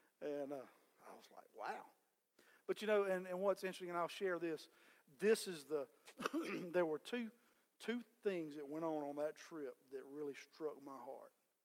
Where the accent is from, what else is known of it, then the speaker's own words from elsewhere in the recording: Georgia, United States; I'm from Southwest Georgia.